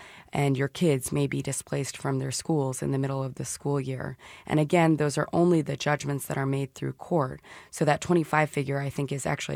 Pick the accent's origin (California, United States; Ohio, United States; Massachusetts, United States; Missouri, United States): Missouri, United States; Kansas City; I grew up in Kansas City, but I grew up in a part of town that fortunately is not impacted by the kind of ravages of eviction and poverty.